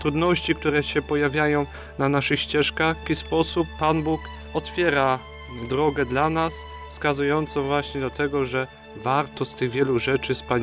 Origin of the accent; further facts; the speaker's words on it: Ostrów Wielkopolski, Greater Poland Voivodeship, Poland; Pochodzę z Ostrowa Wielkopolskiego